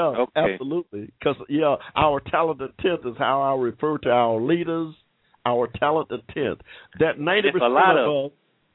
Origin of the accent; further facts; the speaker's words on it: Georgia, United States; born there; when I was born in 1945 in Georgia, guess what? All my family was Republicans.